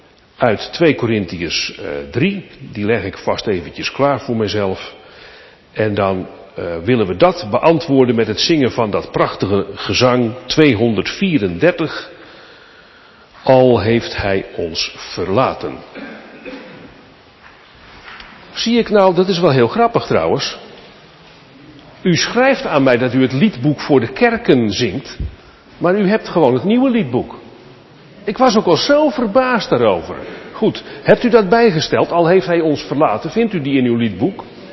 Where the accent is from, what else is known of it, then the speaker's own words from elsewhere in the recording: Sassenheim, South Holland, Netherlands; ik ben uw buurman uit Sassenheim, sinds 3,5 jaar predikant in Rijnsburg